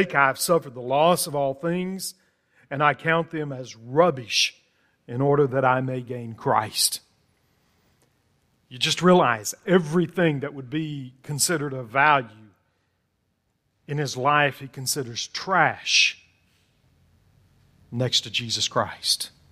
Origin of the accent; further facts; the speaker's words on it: United States; I'm proud to be an American. I'm glad that I'm an American.